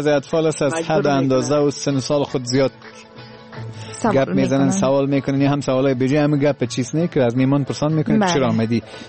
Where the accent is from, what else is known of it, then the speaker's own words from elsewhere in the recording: Herat, Afghanistan; بله من دختر هراتم.